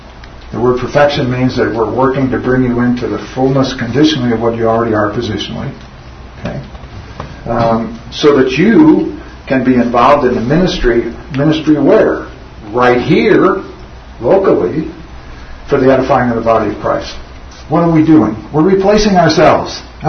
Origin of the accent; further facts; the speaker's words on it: Missouri, United States; I grew up in Missouri.